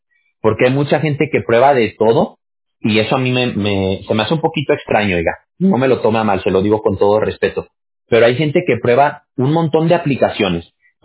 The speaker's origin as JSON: {"language": "Spanish", "country": "Mexico", "said": "Yo no soy de Honduras, yo soy mexicano, pero pues en México también la situación está bien complicada."}